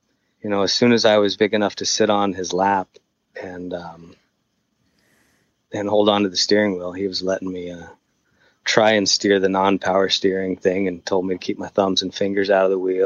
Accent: Gilbert, Arizona, United States; also born or lived in Tempe; My parents moved me out to Gilbert when I was about 5 years old, and it was rural, mostly cotton fields and dairy cows and a lot of dirt.

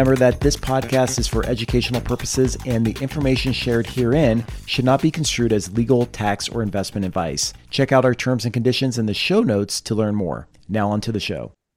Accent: Breckenridge, Colorado, United States; And he's actually in my hometown area in the mountains of Breckenridge today.

